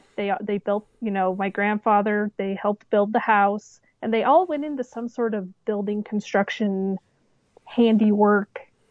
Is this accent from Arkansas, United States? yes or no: no; Colorado, United States; my dad has six brothers, mm-hmm, all boys in the family, and they all live in Colorado, and I grew up in Colorado.